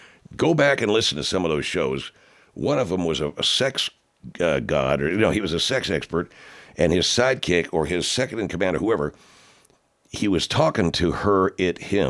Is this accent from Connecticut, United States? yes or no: no; Texas, United States; which I'm from Texas, and you would think I wouldn't have a, you know, I wouldn't have a dog in this fight, but I've been coaching high school football here for a number of years.